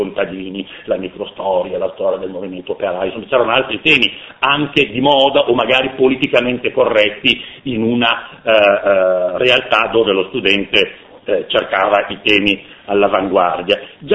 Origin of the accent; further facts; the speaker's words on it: Turin, Piedmont, Italy; nato e cresciuto e formatosi a Torino, dove in qualche modo le vie, le strade, i luoghi grondano di risorgimento